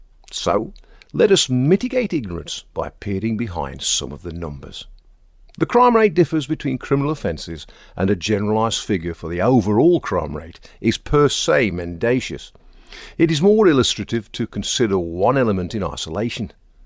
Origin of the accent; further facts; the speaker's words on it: Wales, United Kingdom; I have hitherto felt no more threatened than when strolling the alleys of my hometown in rural Wales.